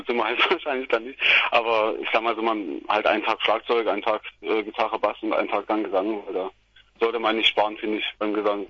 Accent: Freiberg, Saxony, Germany; now in Dresden, Germany; Ursprünglich aus Freiberg. Da sind wir zusammen auf die Schule gegangen. Ja, und jetzt sind wir so ein bisschen verstreut in Dresden und Leipzig.

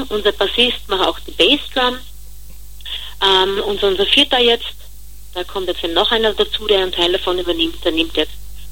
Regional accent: Graz, Styria, Austria; born there; Danach kommt meine Geburtsstadt Graz.

